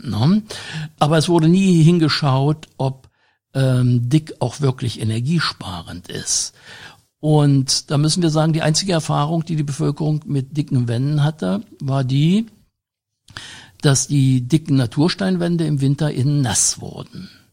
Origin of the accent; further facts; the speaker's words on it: Harz, Germany; Ich bin selber noch in den 50er Jahren in einem Fachwerkhaus groß geworden im Harz